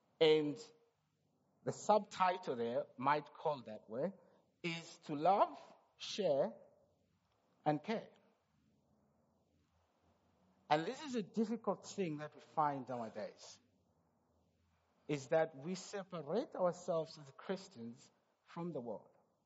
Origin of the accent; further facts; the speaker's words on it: Malawi; By the way, I'm from Malawi, so I don't know much of isiZulu.